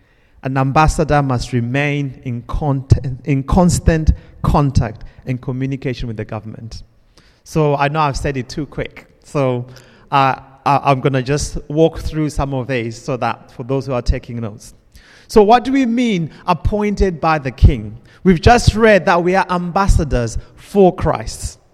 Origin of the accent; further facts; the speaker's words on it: Zimbabwe; born there; I was born in Zimbabwe. I went to a school called Prince Edward.